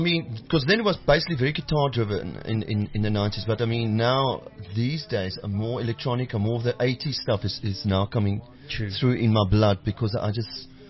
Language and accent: English; Worcester, Western Cape, South Africa; that's where I grew up in Worcester, the Aanblomstraat 13.